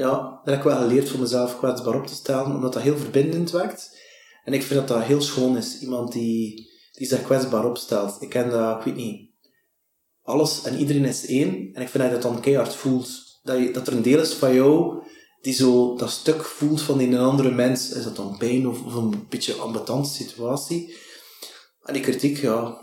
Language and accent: Dutch; Flanders, Belgium; accent: West Flemish; moved away as an adult; also born or lived in Brussels / Leuven; Maar ik heb wel de tongval, maar mezelf beschouw ik niet als de klassieke West-Vlaming.